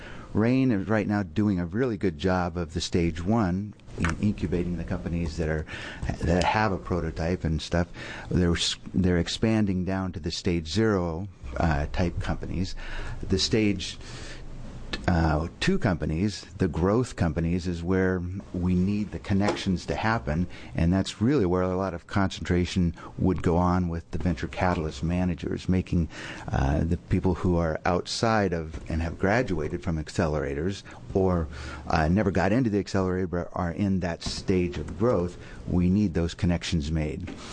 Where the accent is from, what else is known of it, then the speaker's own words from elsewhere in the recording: Corvallis, Oregon, United States; I'm from Corvallis and represent the Corvallis-Eugene area, basically the Willamette Valley down there.